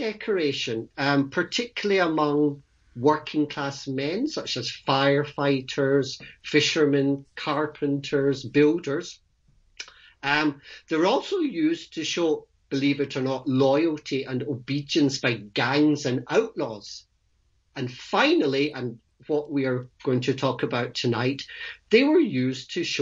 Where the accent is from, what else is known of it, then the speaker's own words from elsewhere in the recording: Scotland, United Kingdom; now in Portsmouth, United Kingdom; I'm originally from Scotland.